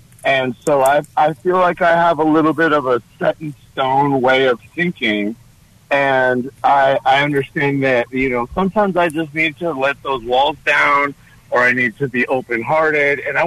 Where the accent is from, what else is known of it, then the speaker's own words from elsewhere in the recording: California, United States; now in Texas, United States; I'm a transplant from California, right? And I came to Texas for a better, more godly life.